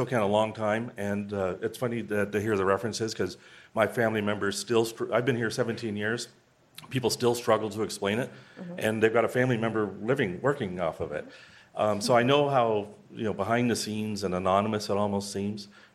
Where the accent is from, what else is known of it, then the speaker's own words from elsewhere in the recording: Cambridge, Ontario, Canada; I was born in Western Ontario and grew up in the Cambridge area.